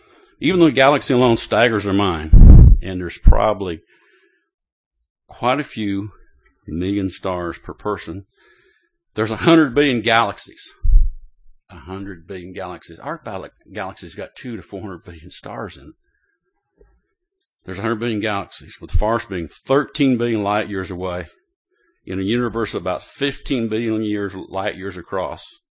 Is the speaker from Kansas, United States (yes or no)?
yes; Kansas, United States; I grew up in Kansas, and I'm not saying it because of that, but it is beautiful out there.